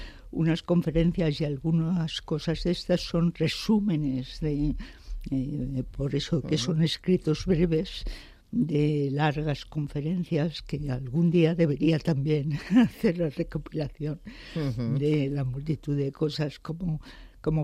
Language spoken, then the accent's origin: Spanish; Madrid, Community of Madrid, Spain; porque además soy madrileña.